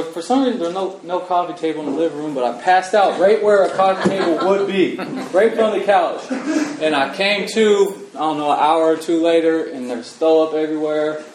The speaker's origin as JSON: {"language": "English", "town": "El Sobrante", "region": "California", "country": "United States", "tie": "born or raised there", "said": "I grew up in El Sobrante, man. My mom's like the greatest person in the world."}